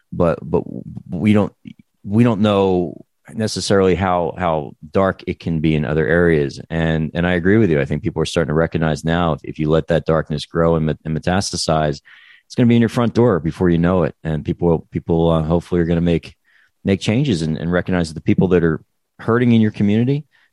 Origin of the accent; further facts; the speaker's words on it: New Jersey, United States; I mean, I grew up in New Jersey, and we went to New York in the 1980s and early 1990s.